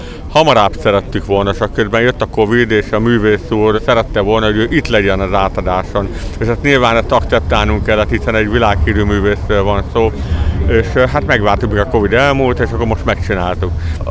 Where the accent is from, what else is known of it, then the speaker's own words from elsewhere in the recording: Miskolc, Borsod-Abaúj-Zemplén, Hungary; Én magam vasgyári vagyok, diósgyőr vagyok, miskolci vagyok. Itt is születtem a vasgyárban, nem csak azért, mert a kórház itt volt, hanem itt is laktunk ténylegesen.